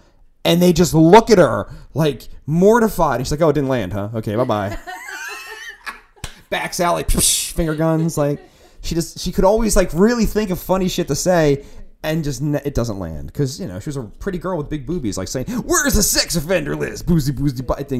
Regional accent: Port Richmond, United States; I grew up in Port Richmond. Great. And I'm Lithuanian.

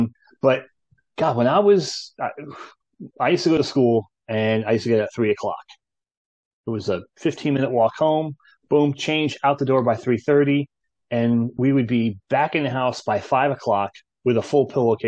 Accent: New Jersey, United States; you really didn't see that much growing up in New Jersey.

